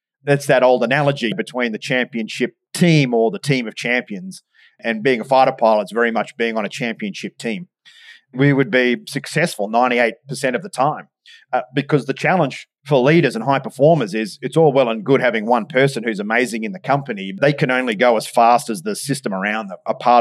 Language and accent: English; Australia; accent: Australian; also born or lived in United Kingdom; And I flew, as my accent might give me away, in the Royal Australian Air Force. I lived in the United Kingdom.